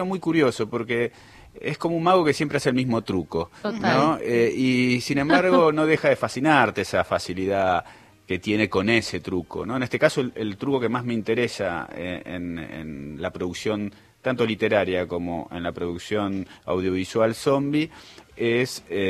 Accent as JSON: {"language": "Spanish", "region": "Buenos Aires", "country": "Argentina", "tie": "born there", "said": "el barrio donde yo nací, Pompeya"}